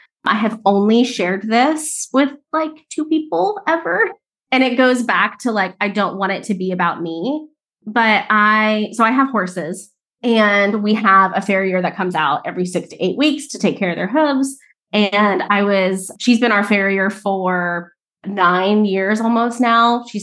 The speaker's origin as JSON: {"language": "English", "region": "Florida", "country": "United States", "tie": "born or raised there", "said": "Grew up in a itty bitty redneck town in Florida."}